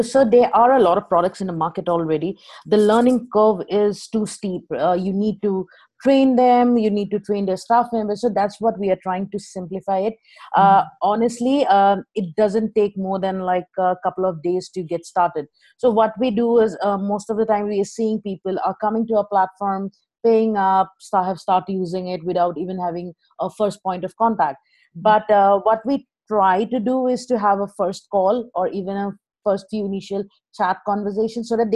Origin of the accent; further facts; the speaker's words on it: India; English is a second language; also born or lived in England; now in Bangalore, India; I am from India, and I'm currently based out of Bangalore.